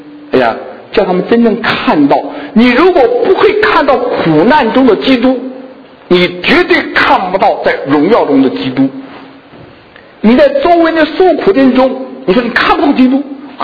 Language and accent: Chinese; China; now in United States; 我们中国人有一个很中国，就我们中国人有一个小的团体观念，有家族观念，有天下的观念，但却然没有一种社区观念，没有社区观念，社区观念。我们在美国生活